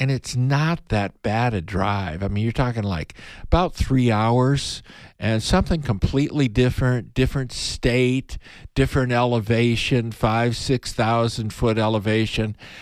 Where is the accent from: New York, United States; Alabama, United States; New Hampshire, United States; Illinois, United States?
Illinois, United States; Wellman; I used to throw the ball against the brick wall by the garage growing up in Wellman, Illinois.